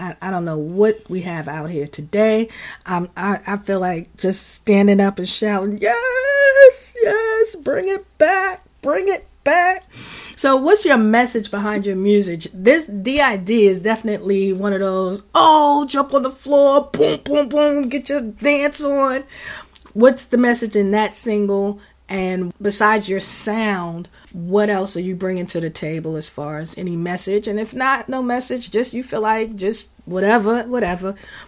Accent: Bronx, New York, United States; I'm from the Bronx.

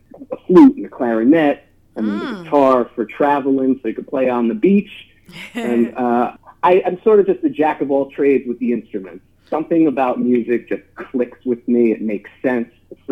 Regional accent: New York, United States; I'm from New York, you know.

